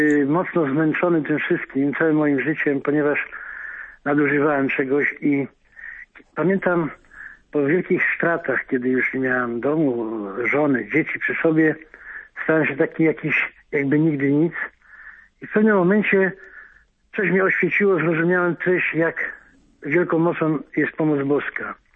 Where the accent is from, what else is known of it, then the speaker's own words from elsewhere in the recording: Wrocław, Lower Silesian Voivodeship, Poland; z Wrocławia.